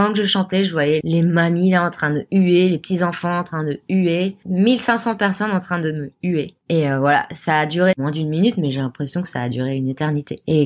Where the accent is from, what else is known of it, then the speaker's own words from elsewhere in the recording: Samois-sur-Seine, Île-de-France, France; J'ai grandi à Samois-sur-Seine